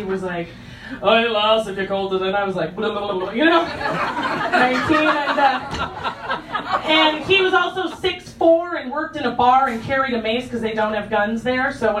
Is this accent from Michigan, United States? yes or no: no; Wisconsin Rapids, Wisconsin, United States; And I was from Wisconsin Rapids, Wisconsin, the centermost point in the state of Wisconsin, and nothing ever happens there.